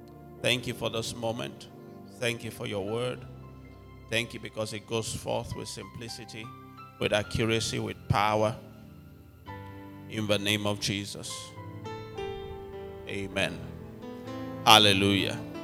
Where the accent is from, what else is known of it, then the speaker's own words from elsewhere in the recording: Lagos, Nigeria; but I'm from Lagos.